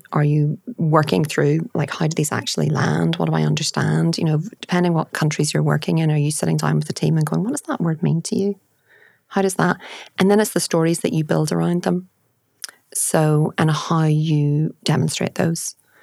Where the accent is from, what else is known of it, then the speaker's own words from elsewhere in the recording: Northern Ireland, United Kingdom; I'm from Northern Ireland. We have a very distinctive sense of humour.